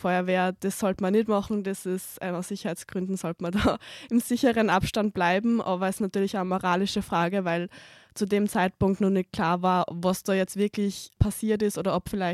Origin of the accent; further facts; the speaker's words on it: Styria, Austria; ich bin aus dem Ausseerland